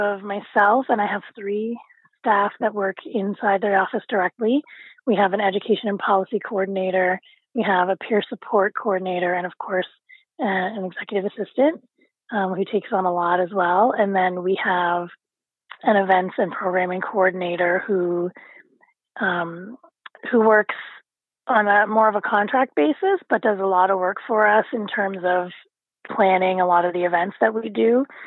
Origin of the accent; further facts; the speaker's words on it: Dartmouth, Nova Scotia, Canada; I grew up in Nova Scotia. I grew up between the communities of East Preston, Upper Hammonds Plains, and Coal Harbour, all in and around Dartmouth, Halifax area. I miss those communities for sure. I miss being immersed in those communities.